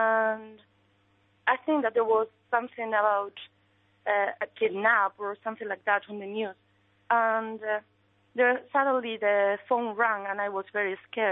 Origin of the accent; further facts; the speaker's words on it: Jaén, Andalusia, Spain; English is a second language; I'm from Jaén, which is in the south of Spain.